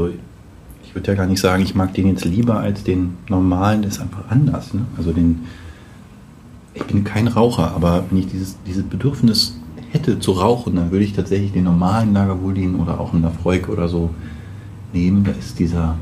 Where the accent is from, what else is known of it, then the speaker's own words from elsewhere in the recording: Braunschweig, Lower Saxony, Germany; Ja, ich komme aus Braunschweig.